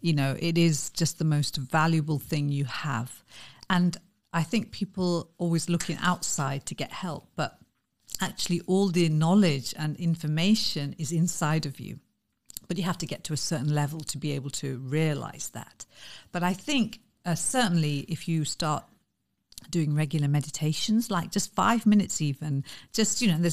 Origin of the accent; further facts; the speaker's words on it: United Kingdom; because I'm Indian as well as British, because I was born and bred here